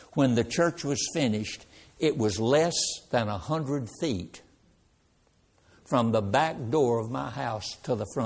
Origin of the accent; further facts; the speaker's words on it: Roxboro, North Carolina, United States; When I was a small child, I was raised in Roxburgh, North Carolina.